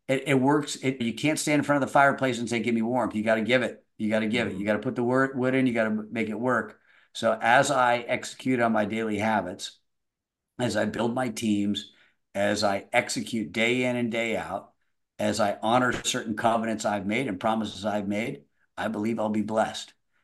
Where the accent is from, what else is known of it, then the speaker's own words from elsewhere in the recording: Laguna Beach, California, United States; And to me, I grew up in Emerald Bay when I was just a kid.